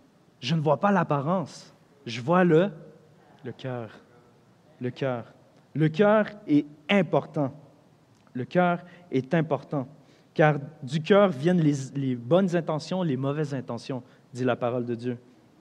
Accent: Montreal, Quebec, Canada; now in Sherbrooke, Canada; quand j'ai déménagé à Sherbrooke, parce que moi je viens de Montréal, et je me suis marié, et c'est à cause de ça que je suis ici

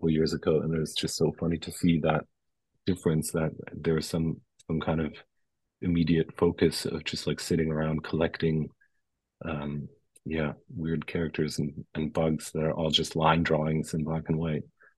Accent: Germany; So I'm based in Germany, and I grew up in Germany

